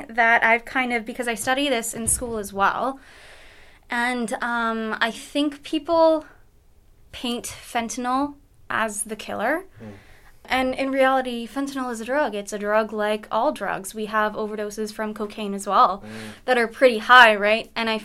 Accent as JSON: {"language": "English", "town": "Vancouver", "region": "British Columbia", "country": "Canada", "tie": "born or raised there", "said": "I'm from East Vancouver. I grew up in the Killarney area."}